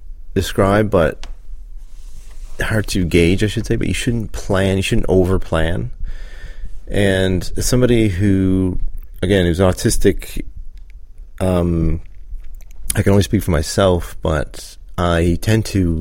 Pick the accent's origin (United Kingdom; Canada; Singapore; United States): Canada; someone I grew up with in Canada.